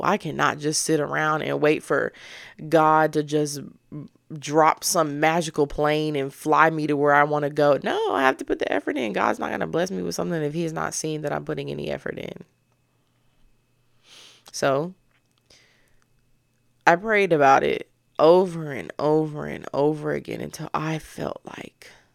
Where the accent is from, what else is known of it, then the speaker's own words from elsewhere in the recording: Memphis, Tennessee, United States; if I tell them I'm from Memphis and I got family from Mississippi